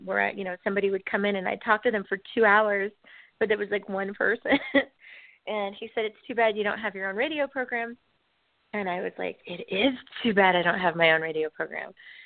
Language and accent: English; Fresno, California, United States; I'm from Fresno, California.